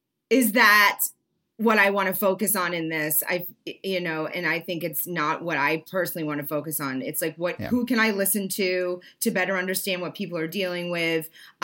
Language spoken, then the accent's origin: English; Maine, United States; I'm from Northern Maine and I have bought pie off people's lawns